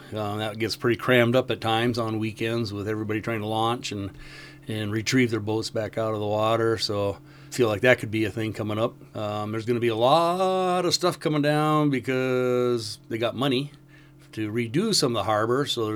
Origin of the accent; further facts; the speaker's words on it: Rocky Mountains, United States; moved away as an adult; also born or lived in Wisconsin; now in Wrangell, United States; I was born in Wisconsin, mostly grew up around the Tetons in the Rocky Mountains there in Montana and Idaho and Wyoming-ish area for most all of my life. Moved to Wrangell in 1978, right out of high school